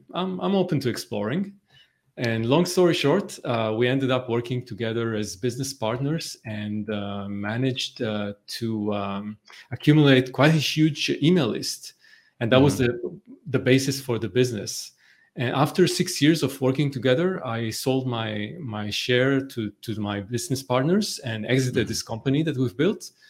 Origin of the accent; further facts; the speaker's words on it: Tel Aviv, Tel Aviv District, Israel; moved away as an adult; So I grew up in Tel Aviv, Israel, aka the startup nation.